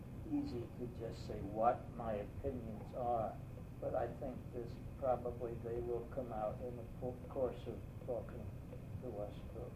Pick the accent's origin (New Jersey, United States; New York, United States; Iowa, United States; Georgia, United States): New York, United States; Brooklyn; born there; I was born in Brooklyn, New York in 1922, May 23rd, which is my birthday today.